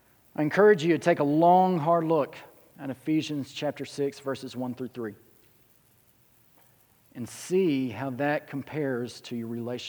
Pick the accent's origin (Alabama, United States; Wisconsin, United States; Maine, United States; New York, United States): Alabama, United States; And it's possible, I'm from Alabama.